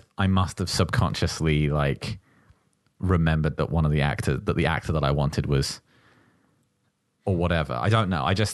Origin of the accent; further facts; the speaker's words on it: Wales, United Kingdom; I'm from Wales.